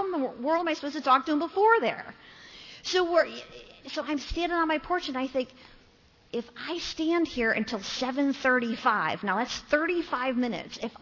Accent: Ohio, United States; Now, I was raised in Ohio. We weren't raised with manners.

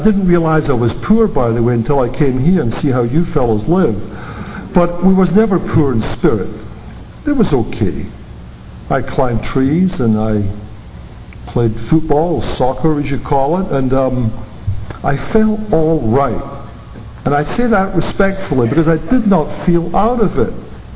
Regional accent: Camlachie, Scotland, United Kingdom; born there; I was born in Camlachie, Scotland, in 1934.

